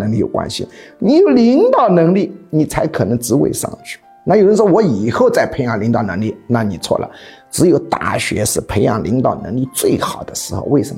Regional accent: Yichun, Jiangxi, China; accent: Shanghai, Yichun and Nanchang; also born or lived in Shanghai; 我虽然是江西宜春长大的啊，但是我在上海小时候也待了7年，所以有上海口音，又有宜春口音，又南昌口音

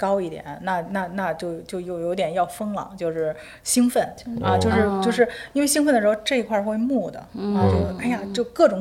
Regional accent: Beijing, China; 我自己作为北京人呢，

